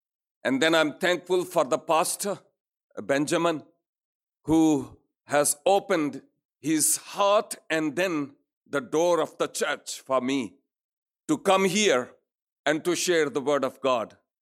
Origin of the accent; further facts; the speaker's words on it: Pakistan; first language Urdu; English is a second language; now in Sweden; Originally, I am from Pakistan. My language is Urdu, but actually, English is my fourth or fifth language. In these days, I am in Sweden.